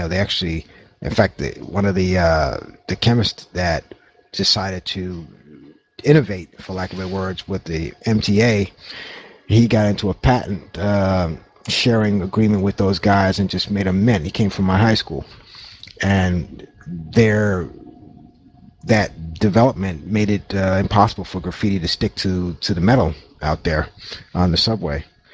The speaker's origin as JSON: {"language": "English", "town": "Brooklyn", "region": "New York", "country": "United States", "tie": "born or raised there", "said": "I never, you know, did a whole lot of that when I was growing up in Brooklyn."}